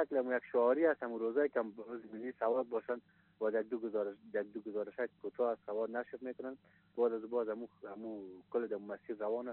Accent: Afghanistan; به عنوان یک افغان، به عنوان یک شهروند و به عنوان یک معلم از رسانه های ما گله داریم

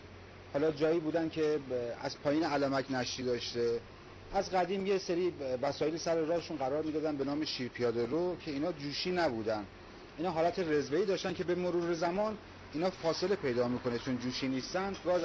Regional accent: Bandar Anzali, Gilan, Iran; اهل بندر انزلی هستم

